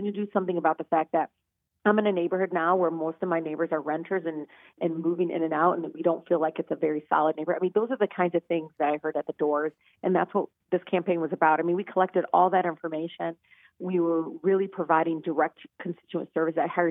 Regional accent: Detroit, Michigan, United States; I'm always going to be this woman of color. I grew up in Detroit. I know those challenges.

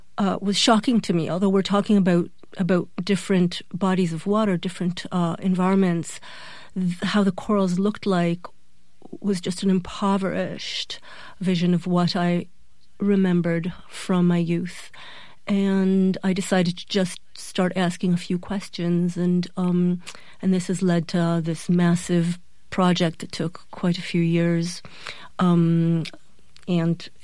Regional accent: Jerusalem, Jerusalem District, Israel; I guess I grew up in Jerusalem, and that's not too close to any marine body of water.

